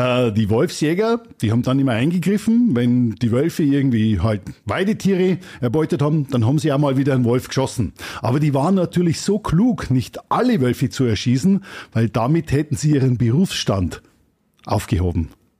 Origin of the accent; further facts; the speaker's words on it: Amberg, Bavaria, Germany; also ich stamme ja aus Amberg und südlich von Amberg ist der große Hirschwald.